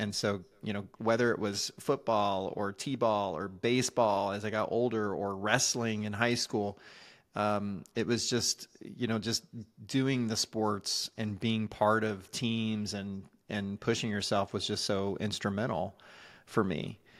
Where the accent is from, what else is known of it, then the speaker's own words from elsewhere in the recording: Richmond, Virginia, United States; I grew up in Richmond, Virginia.